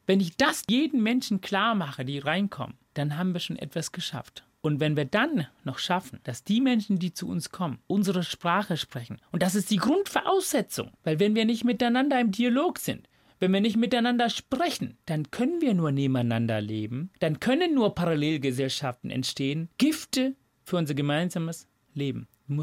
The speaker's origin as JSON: {"language": "German", "region": "Hamburg", "country": "Germany", "said": "ich komme aus Hamburg."}